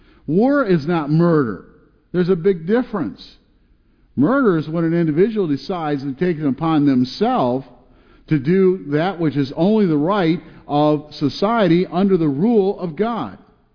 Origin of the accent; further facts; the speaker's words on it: Detroit, Michigan, United States; I grew up in Detroit. You know, it's the motor city or the murder city, depending on how you want to look at it.